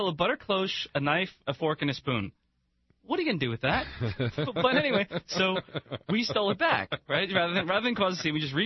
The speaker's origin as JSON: {"language": "English", "region": "New Jersey", "country": "United States", "said": "I am from Jersey, and I'm proud."}